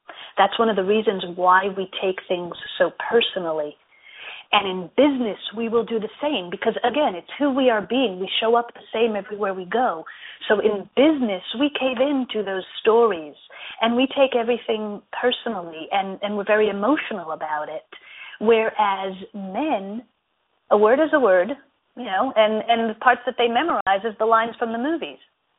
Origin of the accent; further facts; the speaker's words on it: Israel; I grew up in Israel, and by the time I was in high school, I experienced two wars. I lived in a state where there was constant threat of terror.